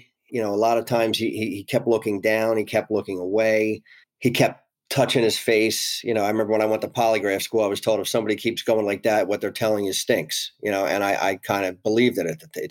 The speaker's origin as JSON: {"language": "English", "town": "Bensalem", "region": "Pennsylvania", "country": "United States", "said": "from Bensalem."}